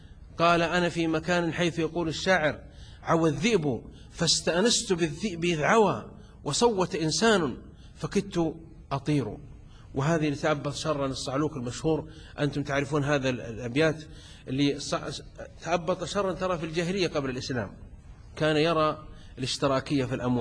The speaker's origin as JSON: {"language": "Arabic", "region": "Upper Egypt", "country": "Egypt", "said": "أنا كصعيدي"}